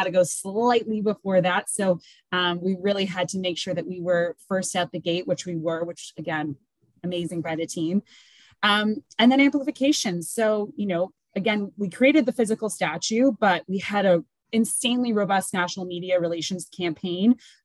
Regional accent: Canada; And obviously being Canadian, we had to make sure we had English and French spokespeople.

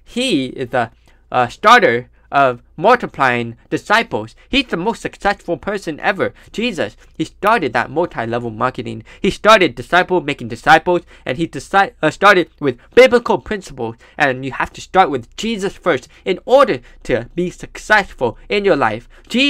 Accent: Taiwan; also born or lived in California / China / Texas; Well, you see, I was born in California. Then I went overseas to China for 4 years as a missionary kid. I went to Texas for 1 year in 6th grade. And then from 7th to 12th grade, I went to Taiwan.

